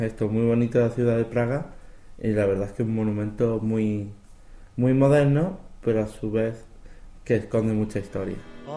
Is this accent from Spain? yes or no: yes; Huelva, Andalusia, Spain; now in Czech Republic; Yo vengo del sur de España y allí lo que hay es mucho pescado. Pero también es verdad que vengo del sur de España, en Huelva, donde hay mucho cerdo, el animal.